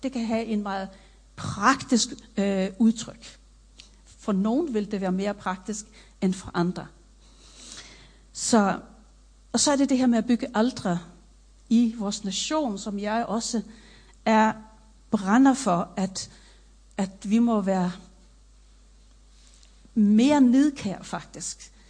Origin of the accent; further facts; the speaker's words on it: Faroe Islands; Jeg kommer selv fra Færøerne